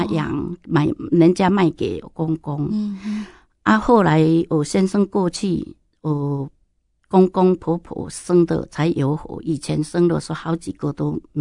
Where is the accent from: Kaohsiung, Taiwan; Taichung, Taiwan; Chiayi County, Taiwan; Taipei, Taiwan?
Chiayi County, Taiwan; Alishan; 在那个阿里山长大了。